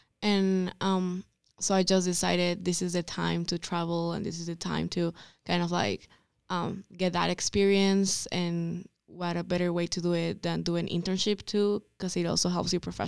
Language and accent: English; Bolivia; I'm from Bolivia, South America.